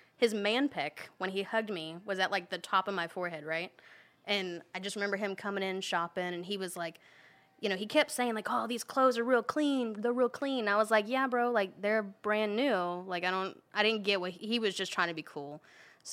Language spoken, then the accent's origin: English; Gainesville, Florida, United States; I mean, I'm from Gainesville.